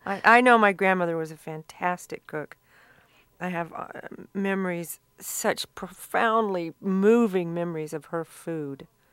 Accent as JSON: {"language": "English", "region": "the South", "country": "United States", "tie": "born or raised there", "said": "I grew up around Southern women"}